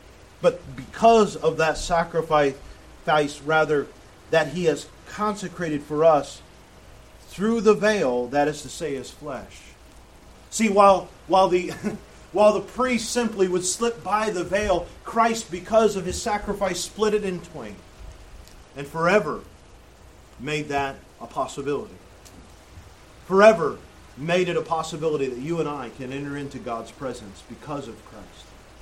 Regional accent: Indiana, United States; They attend the church I grew up in Indiana, and glad to have you guys.

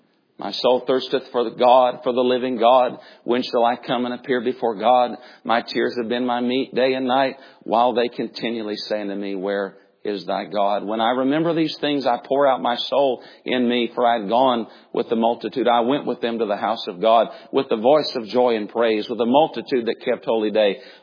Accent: Tennessee, United States; Now, I'm from Tennessee. Everybody's grandfather was a preacher.

